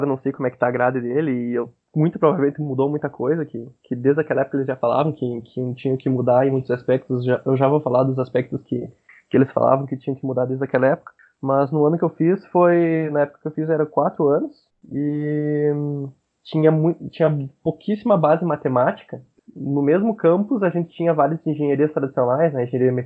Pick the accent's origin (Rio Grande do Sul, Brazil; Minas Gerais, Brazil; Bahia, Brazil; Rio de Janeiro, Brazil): Rio Grande do Sul, Brazil; Juína; Eu sou natural de Juína, Rio Grande do Sul.